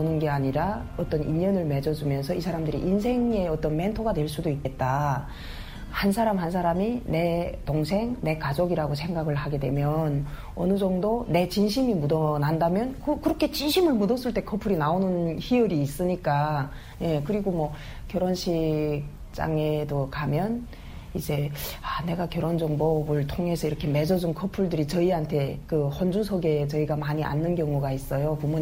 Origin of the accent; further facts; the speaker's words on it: Chongjin, North Hamgyong, North Korea; now in Seoul, South Korea; 저는 2006년도 8월에 남한사에 찾아오게 된 함경북도 청진이 고향인